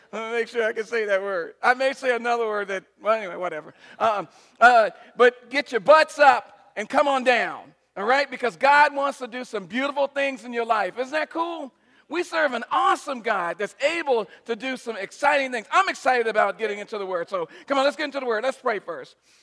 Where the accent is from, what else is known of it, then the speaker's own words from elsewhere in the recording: Chicago, Illinois, United States; "It's really cool to be back to Chicago. This is my home."